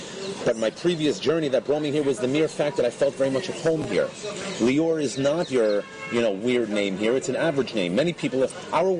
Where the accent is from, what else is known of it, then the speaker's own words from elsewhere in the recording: United States; born there; even though I was born in the States, I felt a bit of an outcast, because my name never really settled.